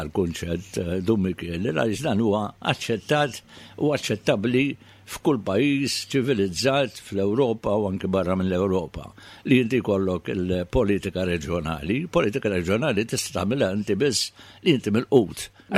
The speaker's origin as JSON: {"language": "Maltese", "region": "Gozo", "country": "Malta", "said": "U allura dak aħna mbagħad minn Għawdex obbligati li nagħmlu dak illi l-liġijiet jimponu fuqna."}